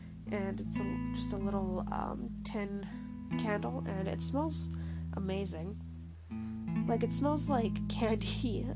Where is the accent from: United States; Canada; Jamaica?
Canada; It's a Canadian subscription box, and I'm Canadian, so that is awesome.